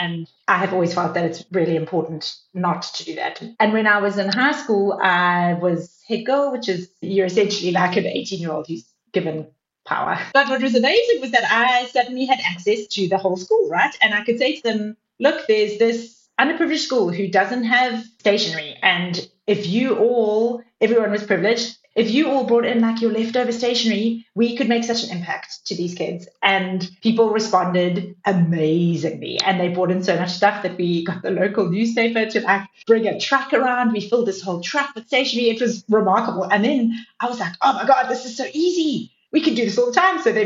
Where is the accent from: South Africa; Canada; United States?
South Africa; Growing up in South Africa is very different.